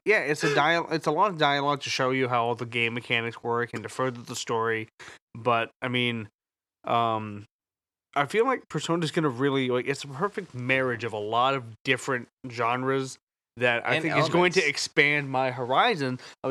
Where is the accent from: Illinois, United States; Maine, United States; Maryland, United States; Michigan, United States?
Maine, United States; Corinth; I live in fucking Maine, but I come from Corinth where cows outnumber people 40 to 1.